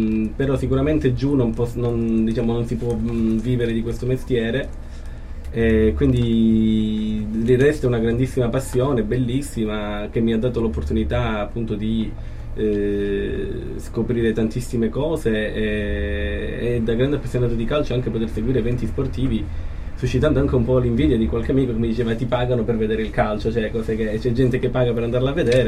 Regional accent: Catanzaro, Calabria, Italy; Vengo da Catanzaro

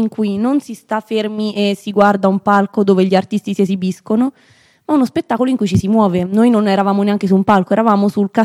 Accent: Gualdo Tadino, Umbria, Italy; Io vengo da Gualdo Tadino.

